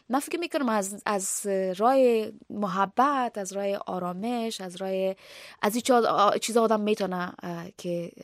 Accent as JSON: {"language": "Persian", "country": "Afghanistan", "said": "من افغان هستم، از افغانستان هستم"}